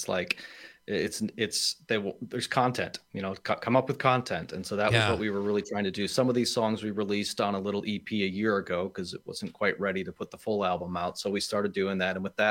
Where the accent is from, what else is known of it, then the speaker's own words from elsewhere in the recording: Mineral Point, Wisconsin, United States; I grew up in Mineral Point, and we had all these tourists, and I remember thinking at the time as a kid, why are all these people in my town?